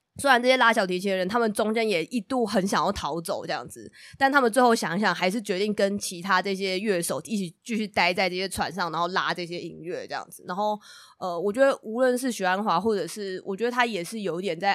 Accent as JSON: {"language": "Chinese", "country": "Taiwan", "said": "然后我也是觉得身为台湾人有种自己的印象被更新了的感觉"}